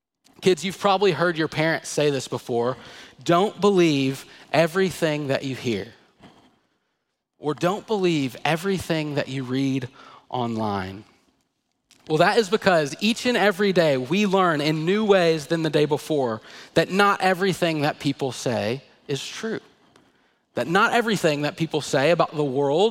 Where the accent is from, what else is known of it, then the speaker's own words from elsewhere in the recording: Madisonville, Kentucky, United States; I grew up in Madisonville, Kentucky. You've probably never even heard of it.